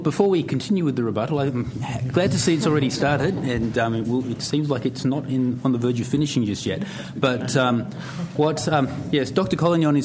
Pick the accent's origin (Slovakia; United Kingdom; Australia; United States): Australia; Canberra, Australian Capital Territory; partly because I'm from Canberra